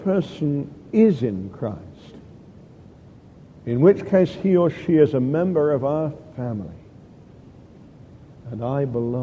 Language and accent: English; United Kingdom; It's not that I stopped being British or proud of Britain's achievements or wanting to see Britain prosper.